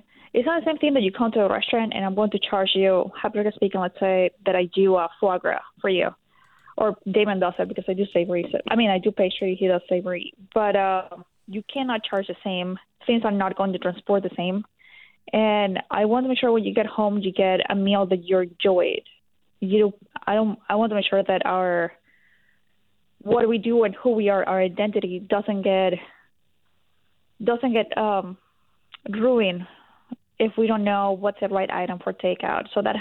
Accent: Venezuela; My family's from Colombia. I just happened to be born in Venezuela, born and raised in Venezuela.

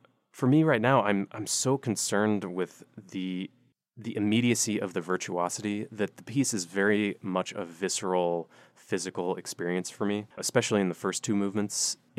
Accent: New York, United States; Well, I can say as a New Yorker, the only place that I enjoy eating more than New York is Charleston.

